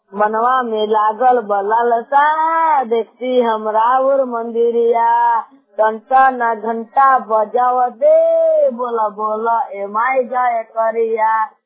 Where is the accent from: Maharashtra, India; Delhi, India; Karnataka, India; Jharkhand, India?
Jharkhand, India; Garhwa; मैं ग्राम पोस्ट 3 लाख का निवासी हूँ, थाना जिला गढ़वा।